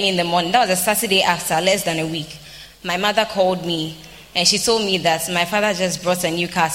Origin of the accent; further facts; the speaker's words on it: Lagos, Nigeria; I'm from Lagos.